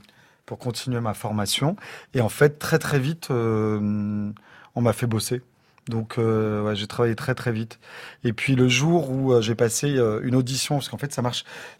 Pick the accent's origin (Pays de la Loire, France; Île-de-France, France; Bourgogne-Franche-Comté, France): Île-de-France, France; La Courneuve; also born or lived in Saint-Denis; je viens de la Courneuve, de Saint-Denis